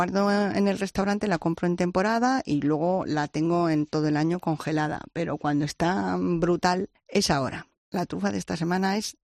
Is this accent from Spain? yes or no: yes; Soria, Castile and León, Spain; pues de donde soy yo, en Soria hay unas trufas fantásticas